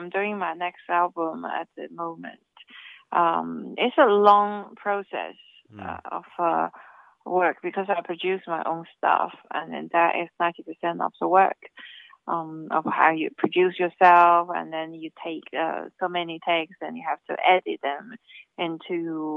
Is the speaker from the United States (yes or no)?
no; Shenzhen, Guangdong, China; English is a second language; also born or lived in Beijing; I was born in Beijing, but I grew up in Shenzhen near Hong Kong.